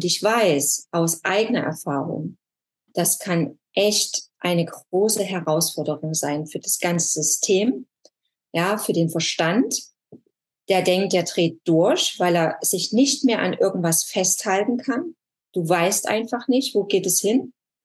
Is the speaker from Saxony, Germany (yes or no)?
yes; Saxony, Germany; accent: Saxon; Ja, dann mein sächsischer Dialekt.